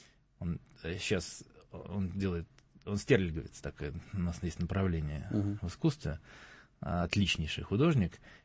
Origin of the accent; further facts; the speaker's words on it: Saint Petersburg, Russia; also born or lived in Minsk; Я питерский. Хотя у меня... Месторождение в паспорте стоит Минск.